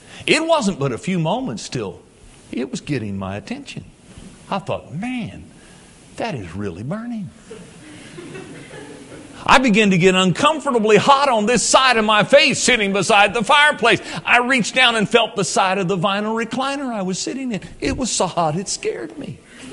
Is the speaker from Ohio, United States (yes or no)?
yes; Cincinnati, Ohio, United States; I was born and raised in Cincinnati all my life but one year till I moved to Mount Iba to pastor.